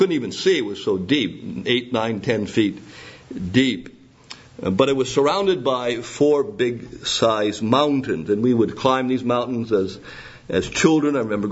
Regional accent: Matheson, Ontario, Canada; born there; I was born in Matheson, Ontario, Canada. I'm a Canadian. Eh?

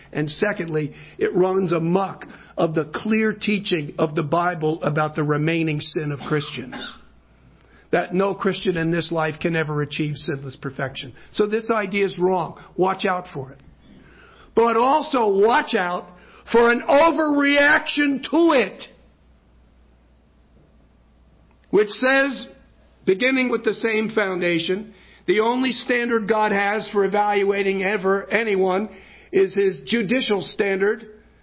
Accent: New Jersey, United States; moved away as an adult; now in Midwest, United States; I was more obnoxious when I was just from New Jersey. Being in the Midwest for 25 years has kind of made me adapt my sense of humor

